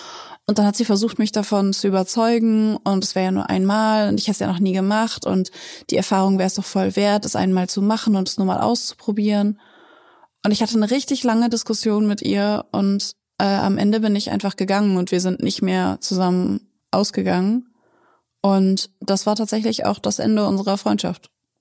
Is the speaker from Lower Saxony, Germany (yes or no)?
yes; Hanover, Lower Saxony, Germany; … und ich wohnen ja aktuell in Süddeutschland, aber ich komme selber ursprünglich aus Hannover.